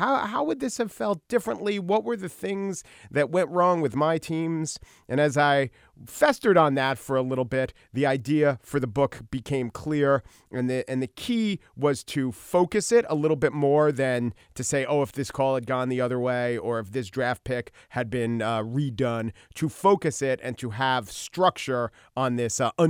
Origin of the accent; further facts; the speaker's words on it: New York, United States; I'm from New York, and I could have been a Yankees fan, but I was raised a Mets fan